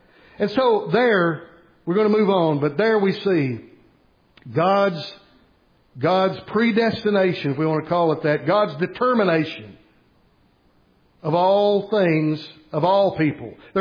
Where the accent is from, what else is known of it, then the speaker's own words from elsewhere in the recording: Bristol, Tennessee, United States; I'm glad I grew up in Fairmount, by the way. I'm glad the Lord put me in Fairmount in Bristol, Tennessee.